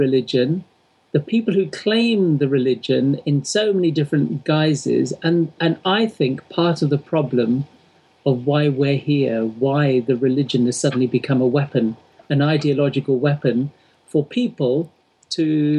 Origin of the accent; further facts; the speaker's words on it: London, United Kingdom; born and bred in England and in London